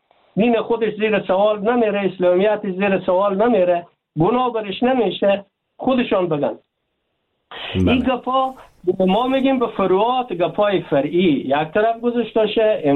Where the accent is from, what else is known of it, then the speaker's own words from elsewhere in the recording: Afghanistan; ما افغان هستیم